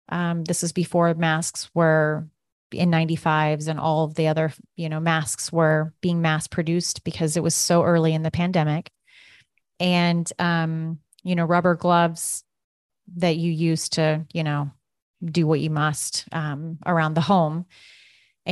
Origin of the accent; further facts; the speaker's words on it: Kansas, United States; Growing up in Kansas, you know, every summer, everyone is very consumed with harvest.